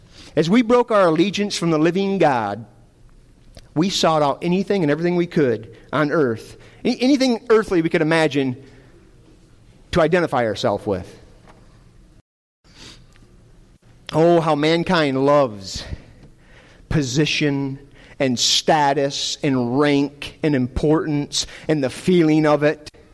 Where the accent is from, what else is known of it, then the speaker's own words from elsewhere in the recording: Michigan, United States; I'm from Michigan, and there's not a greater hate-filled, chest-thumping, trash-talking rivalry than Michigan-Ohio State rivalry.